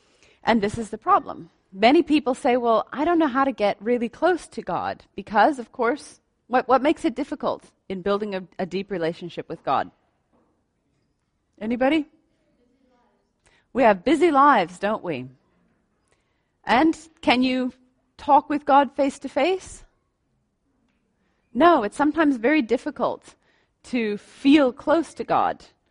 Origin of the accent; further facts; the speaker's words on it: United States; now in Helderberg, South Africa; in the States, we tell everyone we're an African-American couple, you see, because he's African and I'm American.